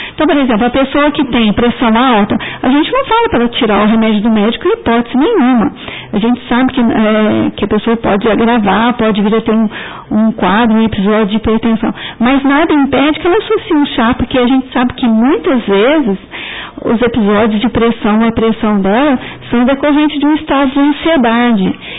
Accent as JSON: {"language": "Portuguese", "town": "Guaxupé", "region": "Minas Gerais", "country": "Brazil", "tie": "born there", "said": "Eu nasci aqui em Guaxupé, né?"}